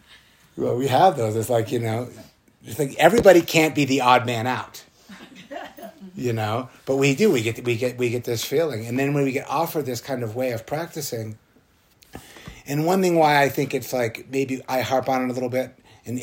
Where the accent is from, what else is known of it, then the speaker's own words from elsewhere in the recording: New England, United States; I like to use the story because I'm from New England and I love New England maple syrup.